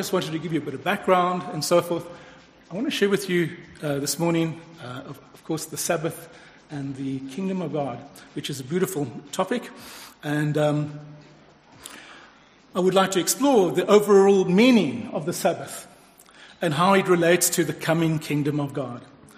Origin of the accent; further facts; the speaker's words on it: South Africa; now in Australia; I don't come from Australia. I come from South Africa. My wife and myself, we're from South Africa originally.